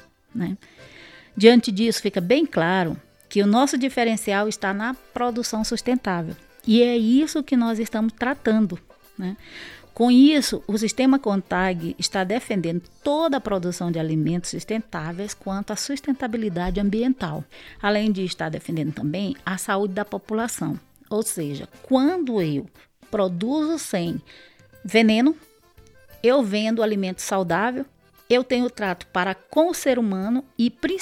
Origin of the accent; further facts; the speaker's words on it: Maranhão, Brazil; Eu sou maranhense e a gente está vivendo a desgraça do Mato Piba.